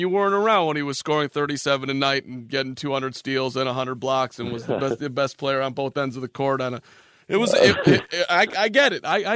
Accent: Chicago, Illinois, United States; I grew up in Chicago, Cade, so I was 11 years old when MJ was a rookie, so I'm a huge Jordan guy.

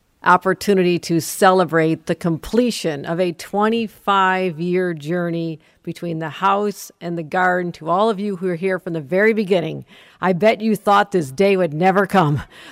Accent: Buffalo, New York, United States; But when I think about what really excites me about my hometown, it is the fact that Frank Lloyd Wright, at the cusp of his career, believed in Buffalo. That is the belief that we feel today as Western New Yorkers in 2019.

